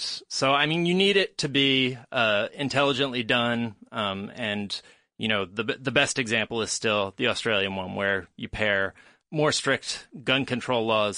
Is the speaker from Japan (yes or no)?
no; United States; I mean, I like freedom and I'm from America.